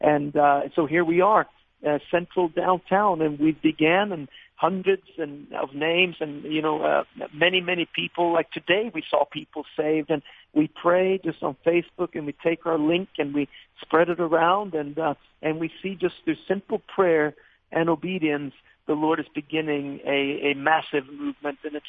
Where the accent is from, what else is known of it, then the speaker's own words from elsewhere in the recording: Norway; I grew up in Norway. I spent all my years here. And then I went to America